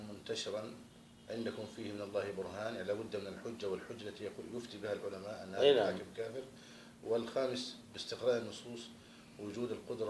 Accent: Egypt; عندنا في مصر

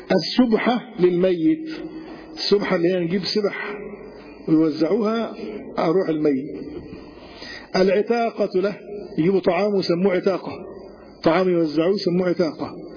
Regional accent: Egypt; كان موجود هذا في بعض بلاد الريف عندنا في مصر

